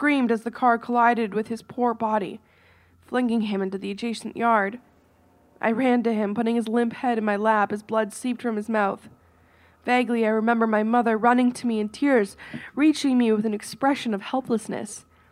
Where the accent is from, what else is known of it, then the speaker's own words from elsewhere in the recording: Canada; All right, I'm from Canada. I don't know how to say these things.